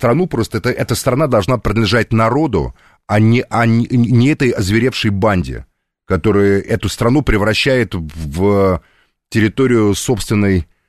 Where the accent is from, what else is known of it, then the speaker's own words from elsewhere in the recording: Moscow, Russia; хоть я и коренной москвич, но у меня украинские корни, безусловно.